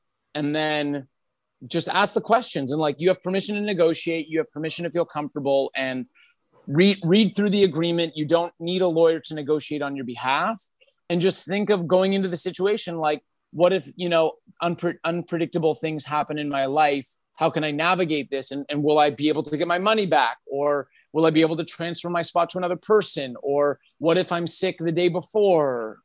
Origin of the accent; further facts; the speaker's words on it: Canada; I'm Canadian